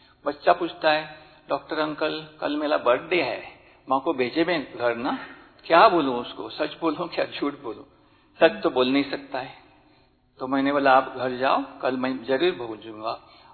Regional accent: Goa, India; मैं गोवा से आया हूँ

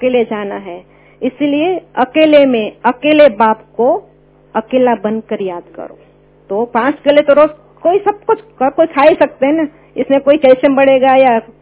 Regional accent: Jamnagar, Gujarat, India; मैं गुजरात जामनगर से हूँ

